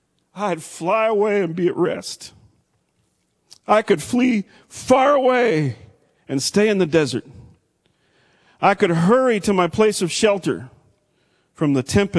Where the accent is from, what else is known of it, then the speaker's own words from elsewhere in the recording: Texas, United States; There's nobody prouder than being a Texan than me, right? Nobody.